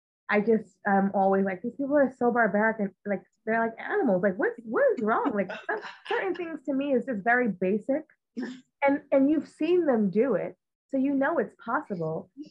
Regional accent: United States; moved away; I never had any type of blatant anything growing up in the States.

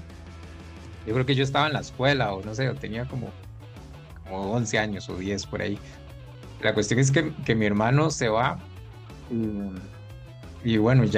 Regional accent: Los Santos, Costa Rica; now in Cartago, Costa Rica; yo era de la zona de Los Santos en ese tiempo, ahora soy de Cartago

